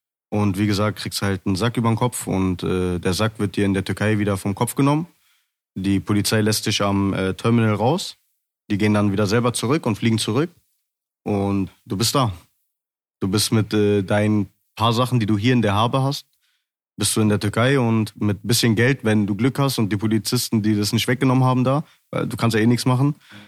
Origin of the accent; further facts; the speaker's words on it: Germany; Ich kann ja nicht mich integrieren, wenn ich hier aufgewachsen und also wenn ich hier geboren bin. Ich bin ja schon Deutscher.